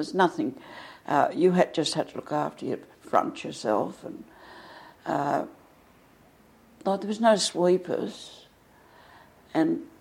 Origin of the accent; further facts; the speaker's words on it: Redfern, New South Wales, Australia; Yes, I grew up in Redfern.